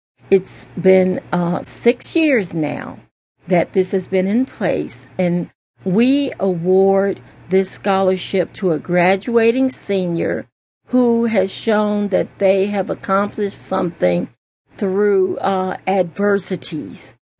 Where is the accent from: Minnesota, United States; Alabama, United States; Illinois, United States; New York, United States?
Illinois, United States; Chicago; And I am actually from Chicago. That's where I was born and raised. Came to Virginia for school, VCU.